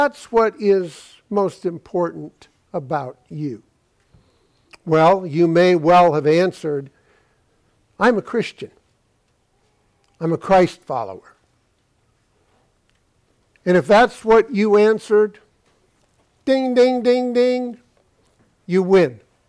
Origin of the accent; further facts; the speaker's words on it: California, United States; You know, I come from California, and I am amazed.